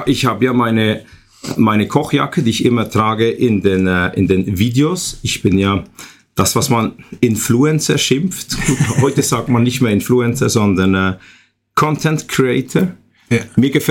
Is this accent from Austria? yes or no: no; Switzerland; Ich komme aus der Schweiz und bin dort Patissier in einem Hotel.